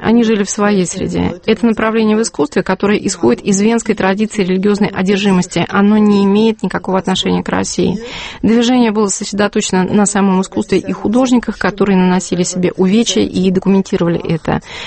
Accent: Bavaria, Germany; Я из Баварии, поэтому для меня это совершенно нормально.

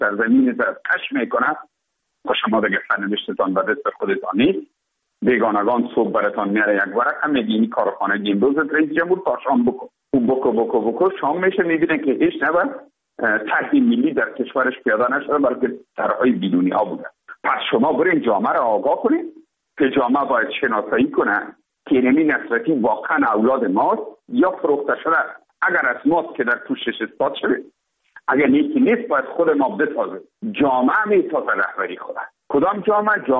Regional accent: Afghanistan; ما افغان هستیم.

